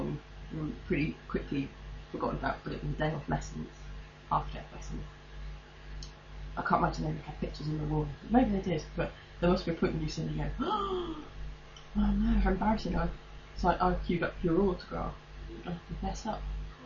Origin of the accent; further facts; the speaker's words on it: London, United Kingdom; We're obviously from North London, so we wouldn't know